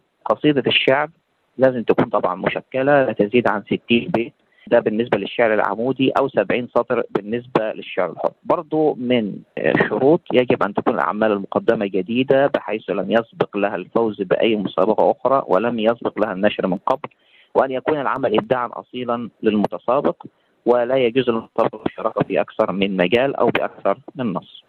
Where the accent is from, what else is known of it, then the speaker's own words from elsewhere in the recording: Egypt; دي هيئة حكومية يعني عندنا في مصر هنا